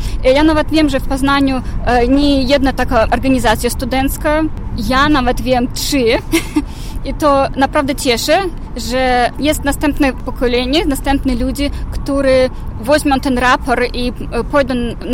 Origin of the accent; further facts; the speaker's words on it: Belarus; Polish is a second language; jesteśmy nacją, jesteśmy Białorusinami i chcemy mieć swoje państwo